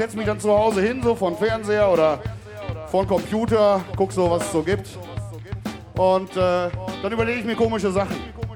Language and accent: German; Münster, North Rhine-Westphalia, Germany; Einige von euch werden es wissen, ich komme aus Münster.